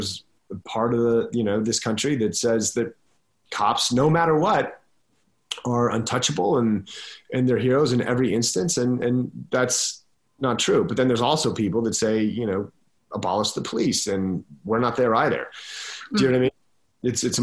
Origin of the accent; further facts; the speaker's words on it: Colorado, United States; moved away as an adult; also born or lived in Boston; now in New York, United States; So I grew up in Colorado. Then I lived in Boston for a year. Then I moved to New York when I was 19.